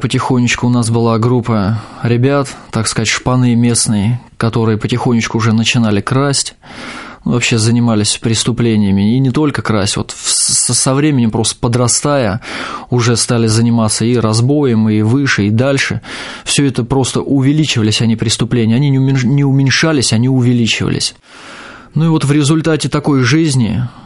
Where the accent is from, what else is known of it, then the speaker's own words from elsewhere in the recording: Tambov Oblast, Russia; как уже сказали, я родом из Тамбовской области. Вот родился в поселке городского типа, там серьезная преступность была на высоком уровне.